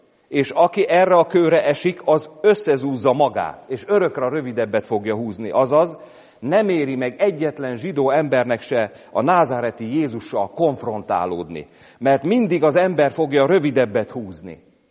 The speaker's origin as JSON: {"language": "Hungarian", "town": "Tápiószele", "region": "Pest", "country": "Hungary", "said": "az a falu, ahonnan én jöttem, most már város, Tápiószele"}